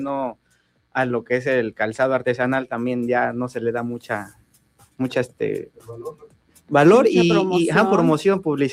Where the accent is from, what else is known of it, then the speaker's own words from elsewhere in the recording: Taxco, Guerrero, Mexico; born there; now in Zacatepec, Mexico; Yo nací en Taxco.